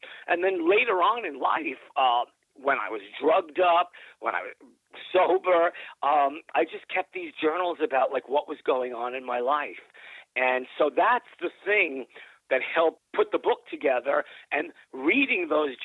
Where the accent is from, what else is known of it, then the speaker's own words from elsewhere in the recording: Brooklyn, New York, United States; from growing up in Brooklyn to … to my mom to people that I have